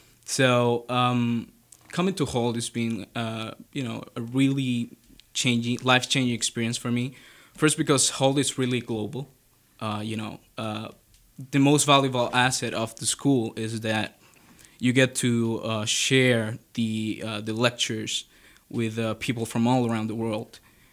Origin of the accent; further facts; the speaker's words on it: Dominican Republic; I'm from the Dominican Republic. I told you, most beautiful beaches